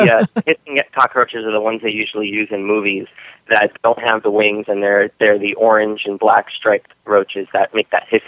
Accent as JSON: {"language": "English", "town": "New York City", "region": "New York", "country": "United States", "tie": "born or raised there", "said": "Well, I grew up in New York, so there weren't really lots of bugs and animals that you can really find over there because I was in the city."}